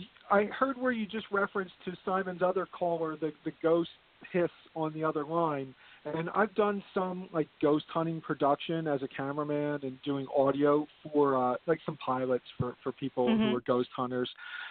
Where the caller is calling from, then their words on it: Philadelphia, Pennsylvania, United States; from Philadelphia. Just want to wish you a happy New Year.